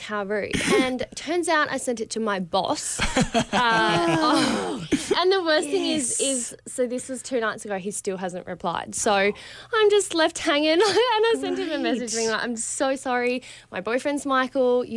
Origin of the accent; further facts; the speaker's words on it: Perth, Western Australia, Australia; I'm from Perth.